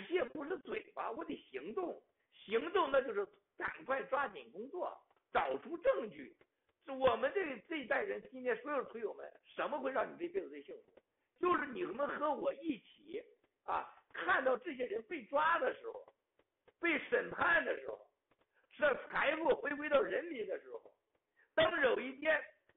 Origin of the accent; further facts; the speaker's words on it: Shandong, China; 山东的我老家那是最近了